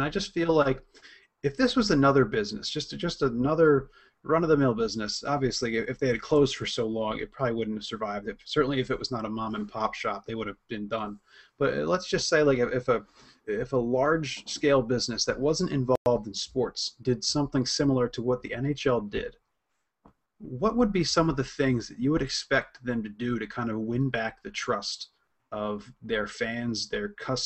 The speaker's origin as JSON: {"language": "English", "town": "Philadelphia", "region": "Pennsylvania", "country": "United States", "tie": "born or raised there", "said": "I grew up playing hockey. I grew up in Philadelphia."}